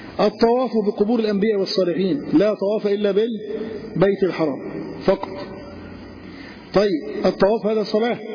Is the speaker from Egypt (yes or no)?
yes; Egypt; وهذه مأساة حصلت عندنا في مصر،